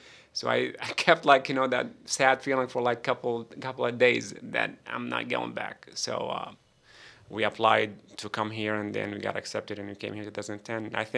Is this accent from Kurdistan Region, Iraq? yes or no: no; Baghdad, Baghdad Governorate, Iraq; moved away as an adult; I'm 27 years old. I'm originally from Iraq, from Baghdad. When I first came here, I think I was 21. Then we came here as a refugee with my family.